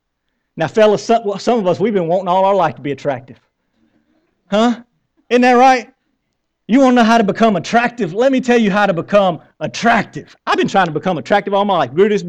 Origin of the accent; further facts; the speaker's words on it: the South, United States; accent: Southern; But I'm going to say this in my good southern accent.